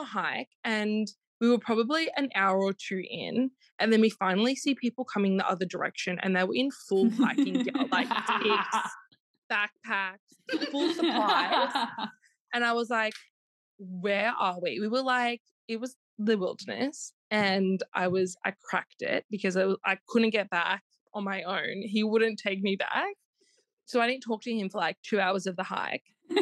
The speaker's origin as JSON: {"language": "English", "country": "Australia", "lives_now": "London, United Kingdom", "said": "I am 30 years old. I'm Aussie and I live in London."}